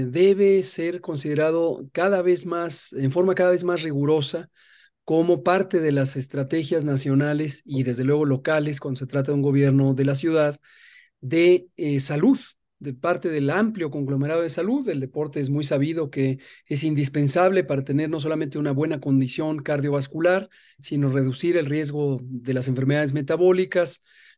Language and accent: Spanish; Mexico City, Mexico; Yo nací en la Ciudad de México, he crecido prácticamente toda mi vida en la Ciudad de México, he vivido en 5 o 6 alcaldías diferentes y las conozco todas, las 16.